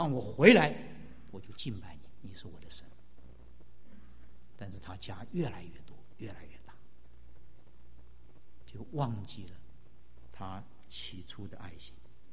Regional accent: China; 那个发誓真是说我们中国人讲的吃白菜，就没有了，就完全的没有了。

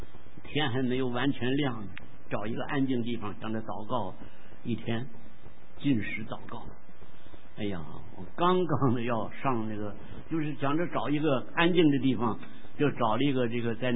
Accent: China; 我说我们中国人我就不去了

